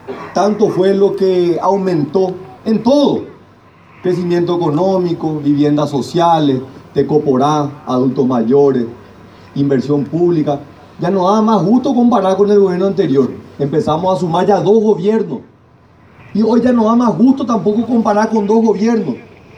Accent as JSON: {"language": "Spanish", "country": "Paraguay", "said": "nosotros los paraguayos, este departamento que es la cuna de la cultura y que nos sentimos orgullosos como paraguayos de tener esto"}